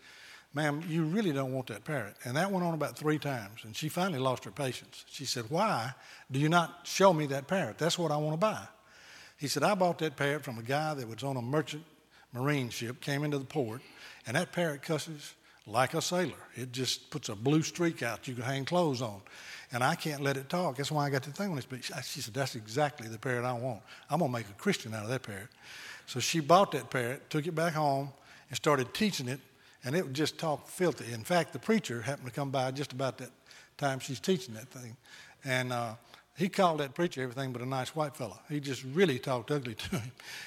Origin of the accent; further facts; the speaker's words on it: Forest, Mississippi, United States; I grew up in Forest, Mississippi, which is about halfway between Jackson and Meridian on now I-20, then Highway 80, little grocery store right there on the highway.